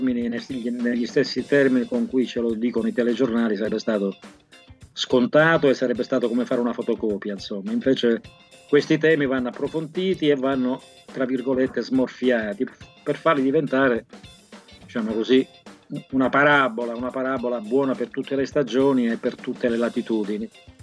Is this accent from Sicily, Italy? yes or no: yes; Sicily, Italy; born there; now in Rome, Italy; Nel senso che sono nato in Sicilia, perché da qualche parte uno deve nascere. Però insomma vivo a Roma da più di mezzo secolo, sono stato un globetrotter, ho girato il mondo grazie a questo lavoro